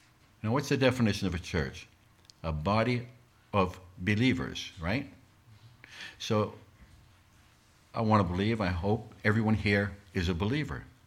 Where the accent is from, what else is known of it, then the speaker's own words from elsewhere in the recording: United States; I had to, because I'm born in America. I'm not born in India, and I'm not born in China.